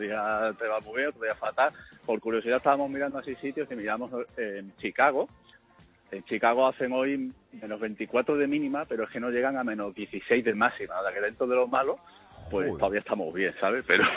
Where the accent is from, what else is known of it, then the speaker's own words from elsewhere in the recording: Cádiz, Andalusia, Spain; born there; Soy natural de Cádiz, pero partido por la mitad. La familia de mi padre es de Cádiz, la familia de mi madre es de Huelva